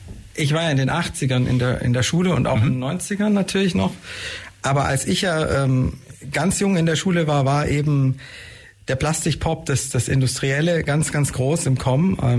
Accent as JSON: {"language": "German", "town": "Neu-Ulm", "region": "Bavaria", "country": "Germany", "tie": "born there", "said": "Genau, also Neu-Ulmer, bitte Neu-Ulmer. Genau. Also Ulmer bin ich jetzt nicht"}